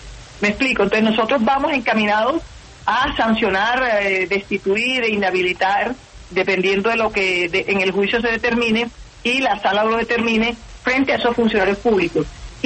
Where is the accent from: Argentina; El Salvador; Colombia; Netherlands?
Colombia; Barranquilla, Atlántico; Aquí no es de que porque soy de Barranquilla no puedo investigar a nadie de Barranquilla.